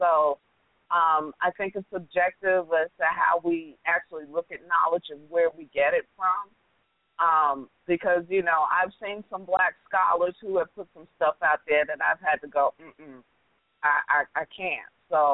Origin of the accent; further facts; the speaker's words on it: the North, United States; And, you know, I got to say, I was raised in the North. I got a Northern education